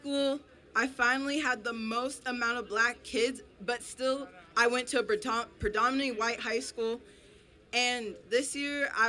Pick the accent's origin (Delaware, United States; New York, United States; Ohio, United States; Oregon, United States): Oregon, United States; Estacada; So just to let you guys kind of know my background, I grew up in Estacada, Oregon. So I'm going to let you guys figure out what that's like growing up as a black woman in Estacada, Oregon.